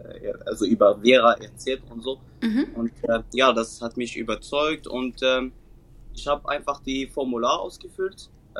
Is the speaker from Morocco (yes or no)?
yes; Morocco; German is a second language; now in Germany; ich bin seit zwei Jahre jetzt in Deutschland und ich komme aus Marokko.